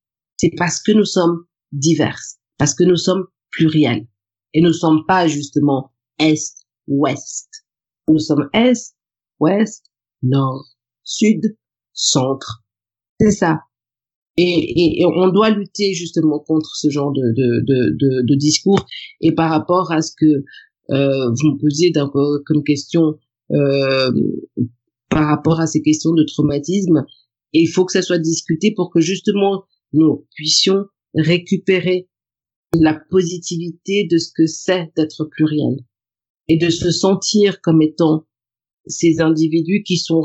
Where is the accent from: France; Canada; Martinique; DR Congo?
DR Congo; now in Europe; Et quand on est à l'extérieur, on est congolais.